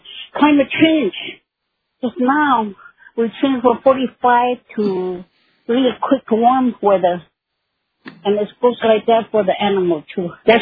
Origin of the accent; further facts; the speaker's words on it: Arctic Village, Alaska, United States; I'm an elder from Arctic Village. I'm an elder from Arctic Village, Alaska. I've been here, living here, off the land for, my people have been here for thousands of years.